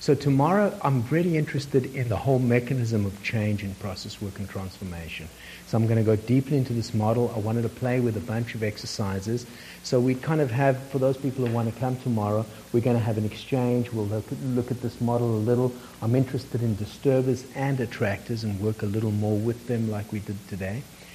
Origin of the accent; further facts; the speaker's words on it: South Africa; Now, I come from South Africa, and in South Africa, there was a lot of fighting.